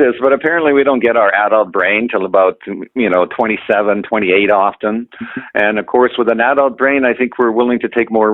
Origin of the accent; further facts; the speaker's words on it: White Rock, British Columbia, Canada; now in Victoria, Canada; No, actually, I was raised in White Rock. I spent all my school years there.